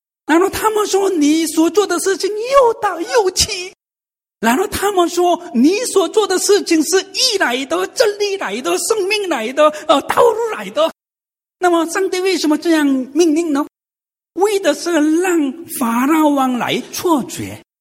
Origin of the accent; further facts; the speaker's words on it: South Korea; Chinese is a second language; 我是韩国人嘛，韩国的文化里面拍人家的肩膀是比我大的人长辈们才能做